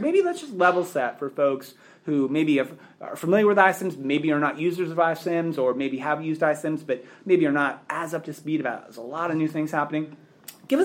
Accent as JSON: {"language": "English", "region": "New Jersey", "country": "United States", "tie": "born or raised there", "moved": "as an adult", "said": "can I call it my home state if I grew up here for 25 years and then left?"}